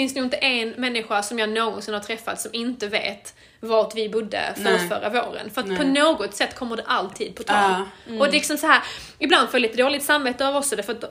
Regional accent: Skåne, Sweden; min dialekt ändras alltid när jag pratar med folk som inte är från Skåne.

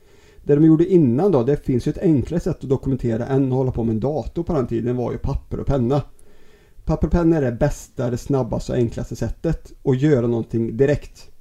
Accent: Västra Götaland County, Sweden; accent: Västgöte; så sitter vi ute på Varaslätten. Där har min fantastiskt fina dialekt som är Västgöte.

